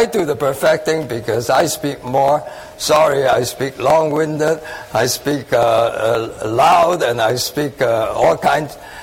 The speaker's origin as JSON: {"language": "English", "country": "Hong Kong", "tie": "born or raised there", "lives_now": "New York, United States", "said": "I grew up in Hong Kong"}